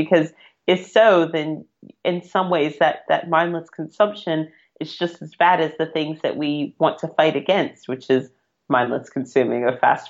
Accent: United States; moved away as an adult; now in United Kingdom; My husband is English. I'm American. I moved here on a visa.

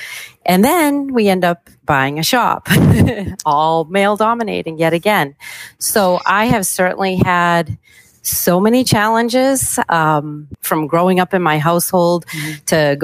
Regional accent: Boston, Massachusetts, United States; accent: Boston; I even walk into a dealership to get parts, and there's my Boston accent, to get parts.

